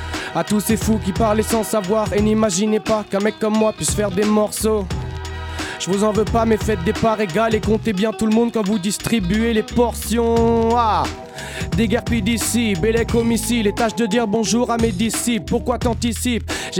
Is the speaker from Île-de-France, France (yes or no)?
yes; Île-de-France, France; Je viens du 91.